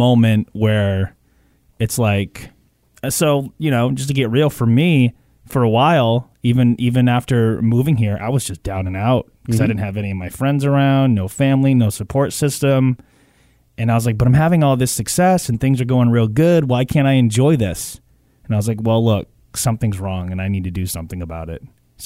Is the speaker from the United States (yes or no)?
yes; Portland, Maine, United States; used to always run in the Civic Center in Portland, Maine, my hometown.